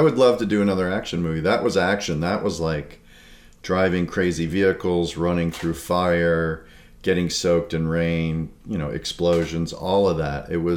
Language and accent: English; Chicago, Illinois, United States; She's from the Northwest. I'm from Chicago. So we've gone to Chicago a fair amount.